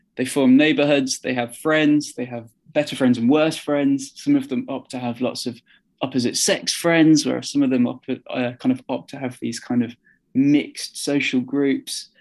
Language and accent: English; West Midlands, United Kingdom; also born or lived in Manchester; now in South of England; I was born in Manchester and we moved to the Midlands and now I'm in the South.